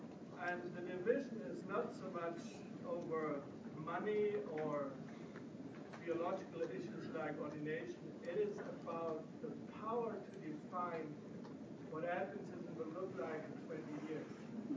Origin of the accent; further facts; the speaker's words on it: Germany; I come from Germany, and Germany is a very divided church, very much so.